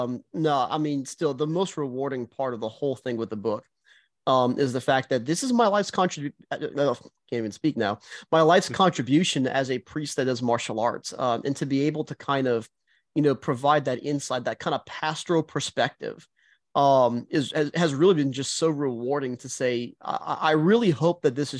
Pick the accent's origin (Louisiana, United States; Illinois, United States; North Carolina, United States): Louisiana, United States; Houma; which is a Christian bookshop here in my hometown in Houma.